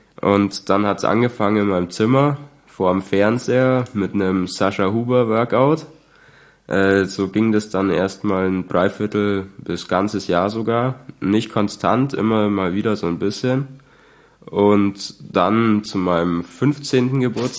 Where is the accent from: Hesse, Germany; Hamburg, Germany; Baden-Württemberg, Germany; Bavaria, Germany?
Bavaria, Germany; Lorenzreuth; Ich komme auch aus MAG, genauer gesagt aus Lorenzreuth, gehe in MAG ins Gym.